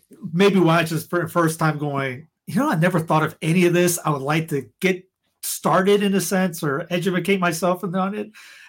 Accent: Cowpens, South Carolina, United States; I grew up in Cowpens. It's the city plant. I mean, you can't go anywhere in Cowpens without running into kudzu.

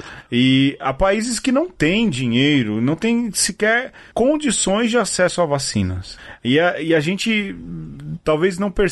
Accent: Brazil; Nós somos brasileiros e a gente está brigando dentro de um campo.

